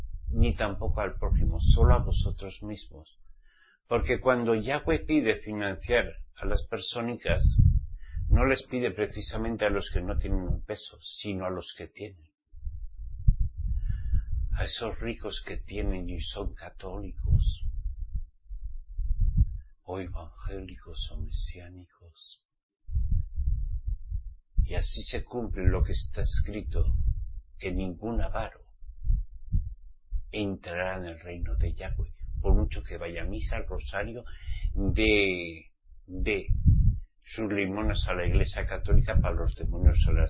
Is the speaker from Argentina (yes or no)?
no; Spain; born there; Yo soy español, Yo nací en España, Mi papá y mi mamá me trajeron en España